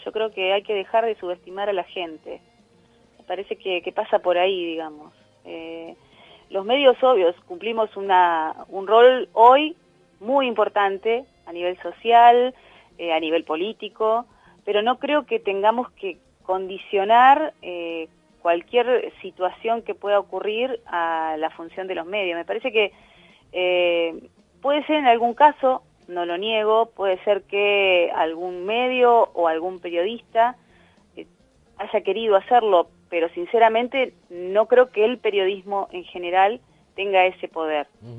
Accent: Santa Fe, Argentina; Lo digo como santafesina de la ciudad de Santa Fe

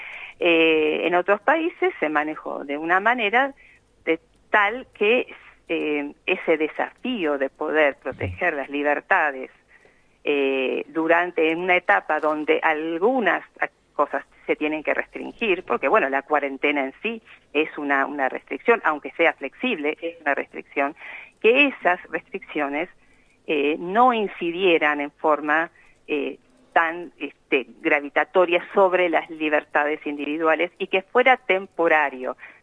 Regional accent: Uruguay; born there; yo soy uruguaya

